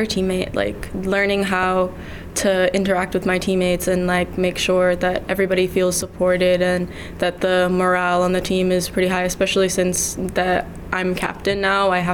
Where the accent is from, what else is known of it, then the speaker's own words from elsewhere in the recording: Jamaica; I'm originally from Jamaica.